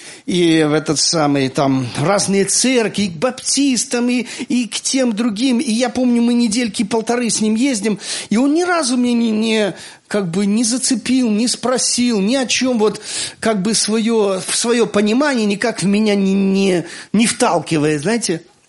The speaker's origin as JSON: {"language": "Russian", "region": "Minsk", "country": "Belarus", "said": "А вы откуда? Я говорю, из Минска."}